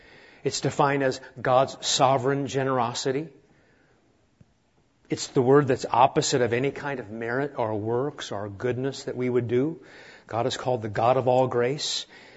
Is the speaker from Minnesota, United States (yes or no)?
no; Nebraska, United States; but I never did, even growing up in Nebraska.